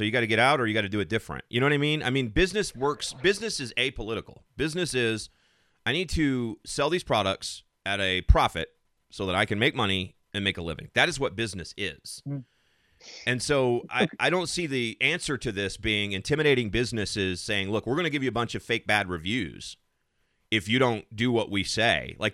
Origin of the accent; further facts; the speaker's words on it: United States; Let me just kind of interject here, because as an American, I want to fix that.